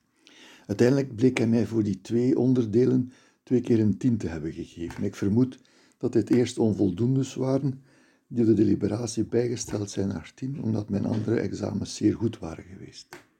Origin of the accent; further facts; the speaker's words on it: Sint-Niklaas, Flanders, Belgium; born there; Ik ben geboren in Sint-Niklaas, deed de Latijn-Griekse in het Sint-Josef Klein Seminarie